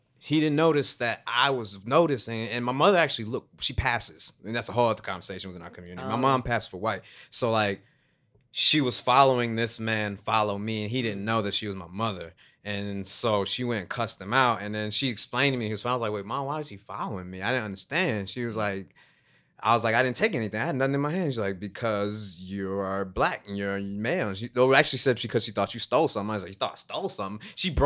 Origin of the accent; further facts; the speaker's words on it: Chicago, Illinois, United States; I grew up in Chicago and I'll tell a story.